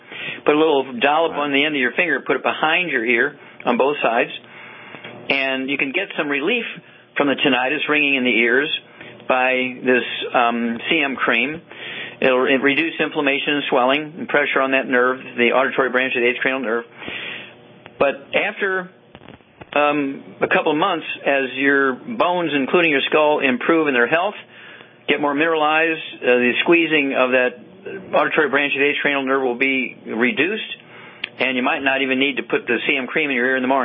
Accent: Louisiana, United States; Being a Cajun down there in Louisiana, you know, if you eat a lot of rice, that's fine.

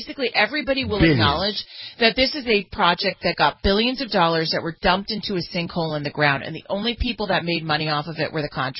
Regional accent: California, United States; he's just getting recalled in my home state of California.

